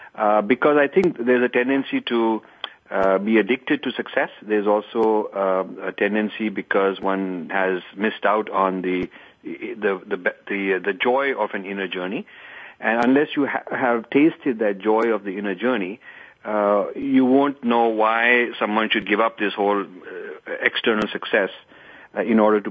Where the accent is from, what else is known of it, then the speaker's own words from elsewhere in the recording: India; moved away as an adult; now in United States; Raised in India, born and raised in India till the age of 20, and then I migrated to the United States, which was about 40 years ago. I had a dharmic, spiritual upbringing in the home